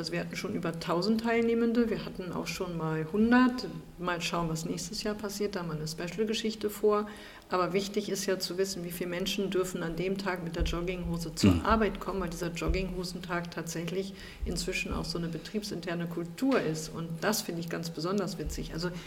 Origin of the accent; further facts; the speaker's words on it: Hanover, Lower Saxony, Germany; Ich bin Hannoveranerin. Ich bin hier geboren in der Region. Ich habe mich hier wohlgefühlt, schon immer. Ich habe meine Familie hier. Ich liebe Hannover.